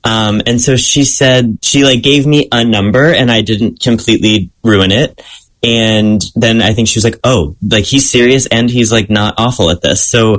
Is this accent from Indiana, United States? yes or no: yes; Indiana, United States; but I'm essentially from the Midwest.